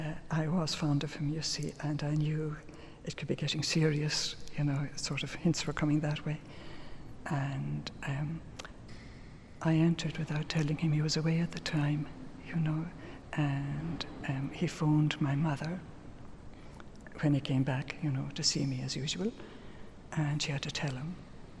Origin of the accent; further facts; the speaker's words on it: Dublin, Leinster, Ireland; I'm a Dubliner.